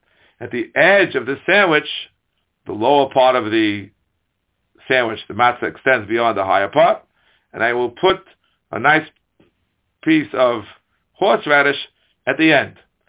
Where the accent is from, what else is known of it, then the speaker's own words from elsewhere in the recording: United States; which is the minhag even in Europe, even when I grew up in America.